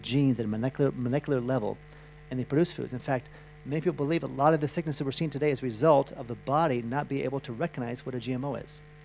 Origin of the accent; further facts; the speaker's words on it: United States; now in Europe; I mean, I grew up in America. It was normal to pop pills. We just thought that was normal. I came to Europe